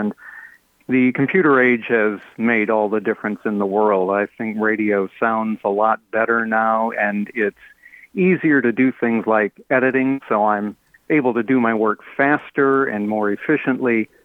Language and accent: English; Albion, Michigan, United States; I grew up in the Albion Concord area near Jackson, and there was a little radio station in Albion.